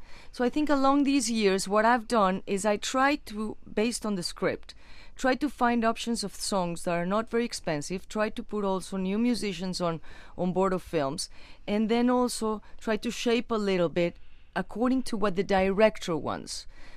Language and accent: English; Mexico; Yes, I was born in Mexico, yes, and I'm from Mexico.